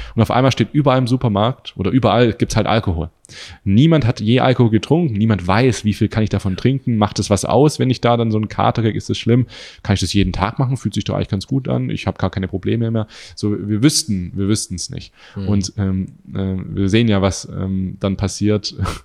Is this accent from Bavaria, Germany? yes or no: no; Göppingen, Baden-Württemberg, Germany; da war ich in meiner Heimat in Göppingen